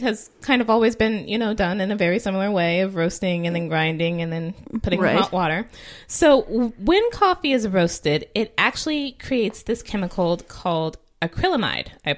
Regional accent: California, United States; And we're from California

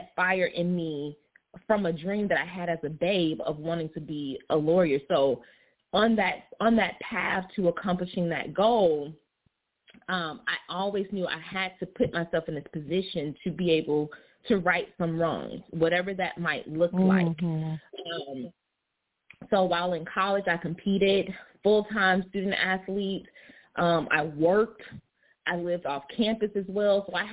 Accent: Gainesville, Florida, United States; Where I grew up in Gainesville, Florida, I've witnessed.

